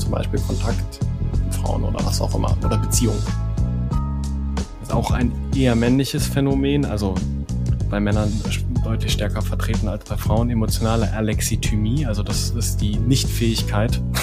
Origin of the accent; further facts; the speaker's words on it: North Rhine-Westphalia, Germany; Ich komme aus dem Siegerland, da gibt es viel Stahlindustrie.